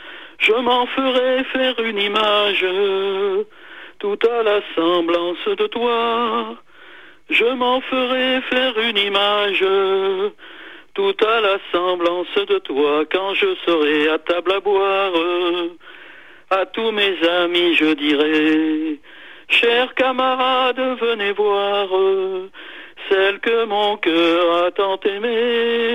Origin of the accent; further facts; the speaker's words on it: Nouvelle-Aquitaine, France; j'étais du Limousin, moi, tu sais